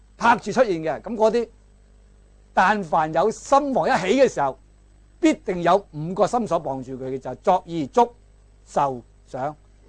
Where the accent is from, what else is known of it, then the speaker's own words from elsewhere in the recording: Hong Kong; 点知我哋香港人好福报啊？